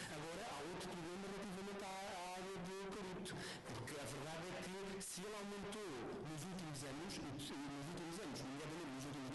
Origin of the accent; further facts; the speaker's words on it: Beja, Portugal; Eu sou de uma região, do distrito de Beja